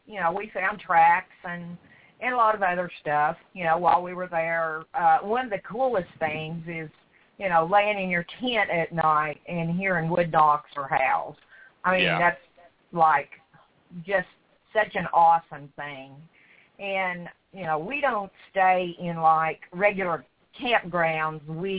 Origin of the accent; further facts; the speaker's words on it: Oklahoma, United States; born there; Well, I was born in Oklahoma. I've lived in Oklahoma the majority of my life.